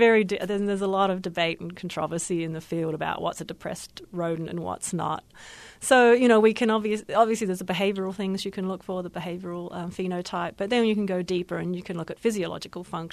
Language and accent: English; Australia; also born or lived in Adelaide; I hail from Australia, as you might be able to tell from the way I talk. I'm not a native of Texan by a long shot. I did all my education and graduate training in a place called Adelaide in Australia.